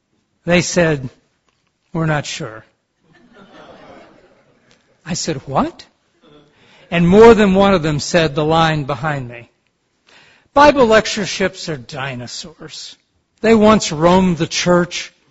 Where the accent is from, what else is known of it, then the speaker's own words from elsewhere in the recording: Detroit, Michigan, United States; also born or lived in Beamsville, Canada; sent to Great Lakes Christian High School in Beamsville, Ontario, Canada, which was 5 hours from my hometown in Detroit, Michigan.